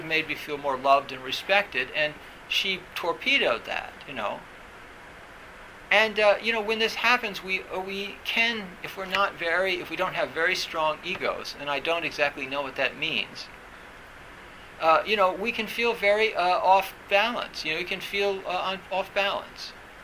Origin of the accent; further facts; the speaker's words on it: England, United Kingdom; In my job, you know, in my other job, like as an English person, you know